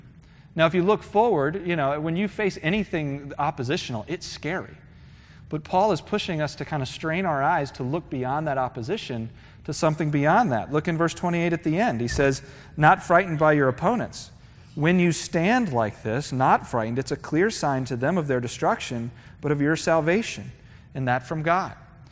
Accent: Virginia Beach, Virginia, United States; growing up in Virginia Beach, I actually watched the Weather Channel. We were concerned about the weather. We had hurricanes and things like that.

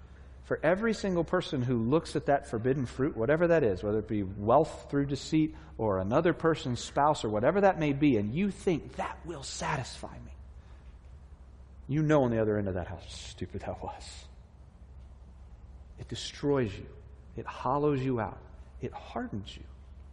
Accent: Virginia Beach, Virginia, United States; I grew up in Virginia Beach, as I've told you before, and we used to go to the beach.

